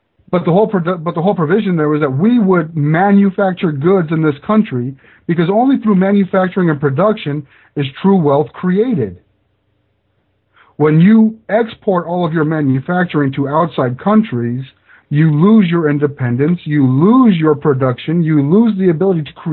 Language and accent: English; United States; I'm an American. That is my only concern.